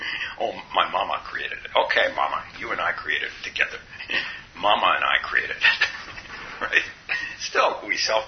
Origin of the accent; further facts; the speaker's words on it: California, United States; now in Minnesota, United States; And we're from California, and we go up to northern Minnesota to farm?